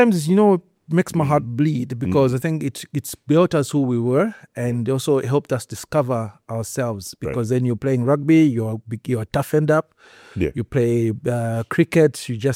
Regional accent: Kitwe, Copperbelt, Zambia; I was born in Kitwe at the Nkana Hospital.

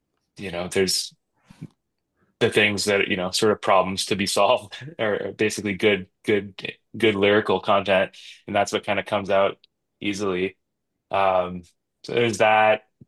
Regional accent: Ontario, Canada; Scott and I growing up in Ontario, I feel like our musical network really started there in Ontario in the GTA.

